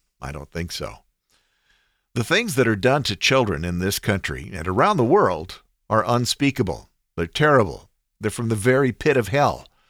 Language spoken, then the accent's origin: English; United States; Yes, I am an American, so I care deeply what happens here